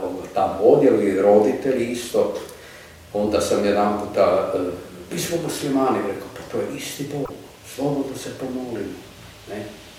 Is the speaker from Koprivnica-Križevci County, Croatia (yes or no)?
yes; Koprivnica, Koprivnica-Križevci County, Croatia; Služio vojsku u Koprivnici, mom rodnom gradu